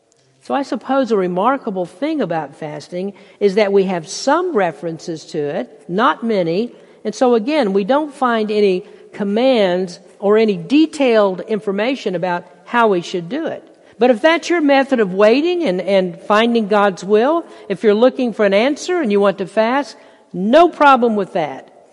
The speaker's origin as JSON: {"language": "English", "region": "Bible Belt", "country": "United States", "tie": "born or raised there", "said": "I grew up in the Baptist church in the Bible Belt. I didn't know too many Catholics, and I never thought to look into this or check into the practice."}